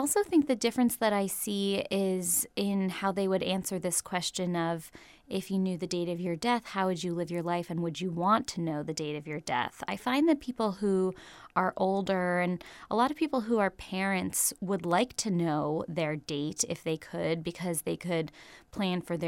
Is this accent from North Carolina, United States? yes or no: no; San Francisco, California, United States; Well, I grew up in San Francisco, not during the time that that the book is set. I was born a little bit later in the 80s